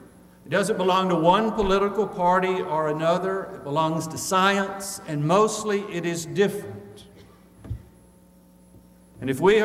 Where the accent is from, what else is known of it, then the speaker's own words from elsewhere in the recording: Birmingham, Alabama, United States; I know as a young boy growing up in Birmingham, Alabama, first person in my family to go to college, I wanted to use my education to be better off than my parents.